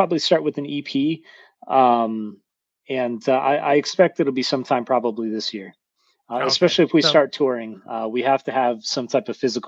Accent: Wisconsin, United States; I grew up in Wisconsin, probably a half hour away from Rockfest.

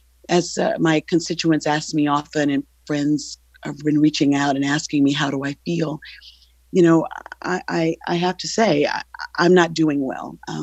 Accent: Selma, Alabama, United States; I proudly represent my home district, which includes Birmingham, Montgomery, and my hometown of Selma, Alabama.

